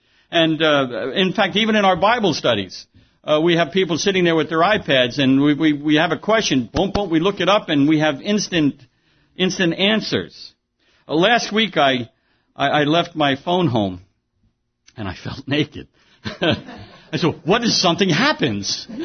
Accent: Smithtown, New York, United States; But we did a lot of reminiscing about old times growing up in Smithtown. I grew right up here in Smithtown.

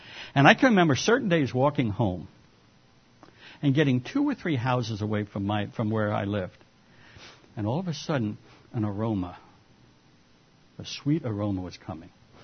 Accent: Smithtown, New York, United States; I grew up in Long Island. I moved to 1950. I'll give you the date. We moved out to Long Island and into the town of Smithtown. It was very, very rural.

